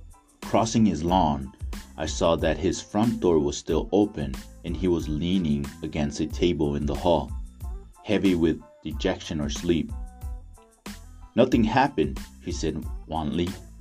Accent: El Paso, Texas, United States; now in São Paulo, Brazil; It's something I wrote for my hometown state. Yeah. And if you don't know right now, I'm originally from El Paso, Texas, Horizon City. And right now I'm actually living in São Paulo, Brazil. So I'm far away from my hometown.

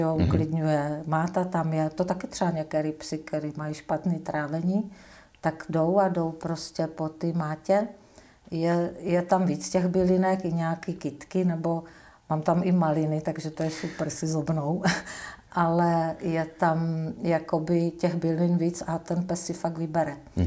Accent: Moravia, Czechia; A já jsem holka z Moravy

